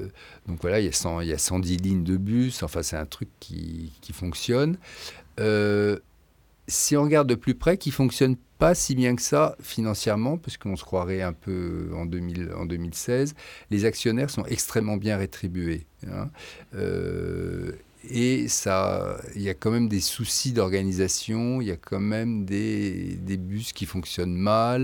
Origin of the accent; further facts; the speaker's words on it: Paris, Île-de-France, France; Moi, je suis parisien